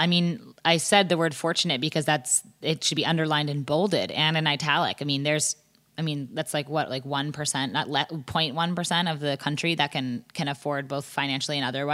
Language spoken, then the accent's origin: English; Massachusetts, United States; So I grew up just outside Boston. My, yeah, family still lives there.